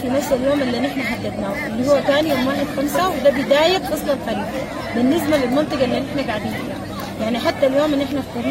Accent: Sudan; يا إما ترجعونا بلدنا السودان

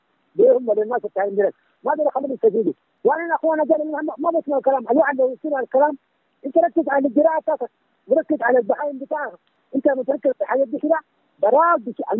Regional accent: Khartoum, Sudan; أنا من الخرطوم هنا.

